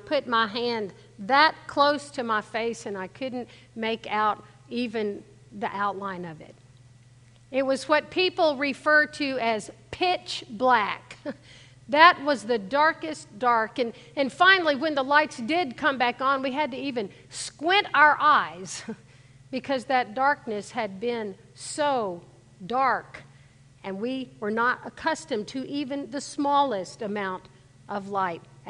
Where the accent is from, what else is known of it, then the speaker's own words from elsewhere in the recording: Gulf Coast, United States; I mean, I grew up on the Gulf Coast.